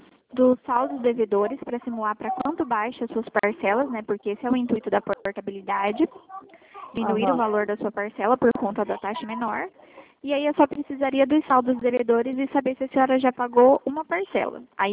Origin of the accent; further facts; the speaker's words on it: Dourados, Mato Grosso do Sul, Brazil; Tá, eu sou aqui de Dourado, tá?